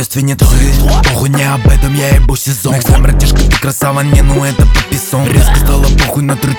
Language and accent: Russian; Chelyabinsk Oblast, Russia; Приятно познакомиться, я из Челябинской области.